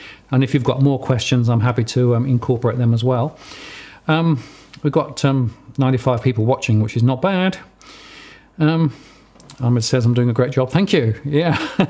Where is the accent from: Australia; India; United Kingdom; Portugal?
United Kingdom; Tea, of course. I'm British.